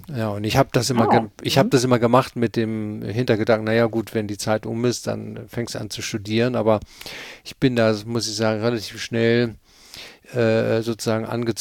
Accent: Cologne, North Rhine-Westphalia, Germany; also born or lived in Hamburg; im zarten Alter von 3 habe ich nicht die Entscheidung getroffen, sondern mein Vater ist versetzt worden und dann haben wir die nächsten 15, 16 Jahre habe ich dann in Köln gewohnt, da bin ich ja auch groß geworden.

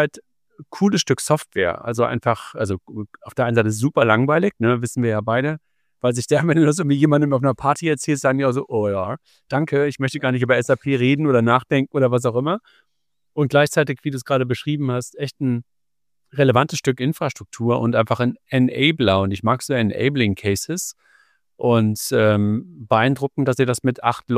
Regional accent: Cologne, North Rhine-Westphalia, Germany; ich komme ursprünglich aus Köln

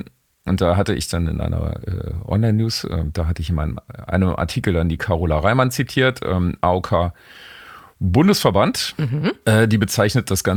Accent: Rathenow, Brandenburg, Germany; in meiner Heimatstadt, den geschätzten Rathenow in Brandenburg

